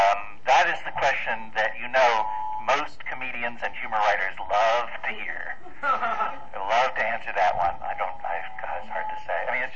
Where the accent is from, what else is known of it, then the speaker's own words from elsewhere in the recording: East Coast, United States; We are from the East Coast of the United States.